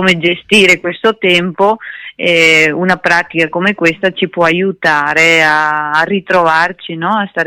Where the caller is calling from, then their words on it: Argentina; Argentina.